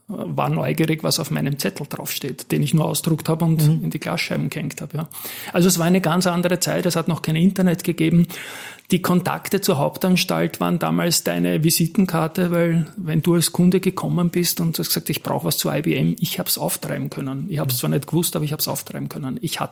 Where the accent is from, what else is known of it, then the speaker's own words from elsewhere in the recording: Vienna, Austria; Das war eine halbe Weltreise mit Maut, sogar als Wiener.